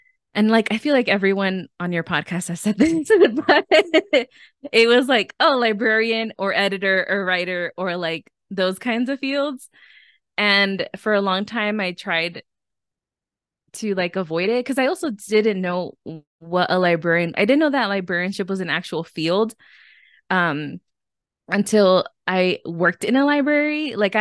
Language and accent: English; Miami, Florida, United States; because I am from Miami, like, and all the people who worked at FIU were Latinos. We were the majority, you know. I come from a majority minority city.